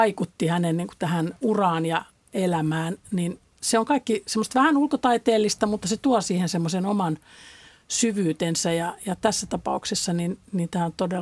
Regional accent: Helsinki, Uusimaa, Finland; olen helsinkiläinen

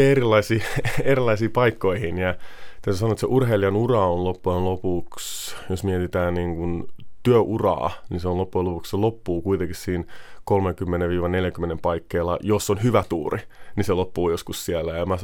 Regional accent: Helsinki, Uusimaa, Finland; kuinka rakas mun kotikaupunki Helsinki on samalla, että kun on 15 vuotta muualla ja kesät Suomessa, niin sitten oppii arvostamaan sitä omaa kotikaupunkinsa ihan eri tavalla

